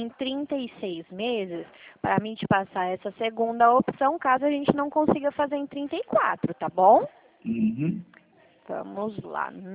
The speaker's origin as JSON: {"language": "Portuguese", "town": "Dracena", "region": "São Paulo", "country": "Brazil", "said": "Eu sou aqui de Dracena. A minha central fica, a minha agência fica. Sou aqui do interior."}